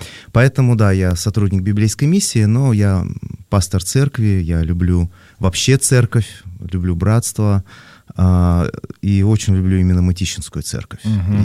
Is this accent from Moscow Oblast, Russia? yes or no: yes; Korolyov, Moscow Oblast, Russia; я родился в Подмосковье, город Калининград тогда был, сейчас Королев. Всю жизнь там, вот сколько мне сейчас, 40...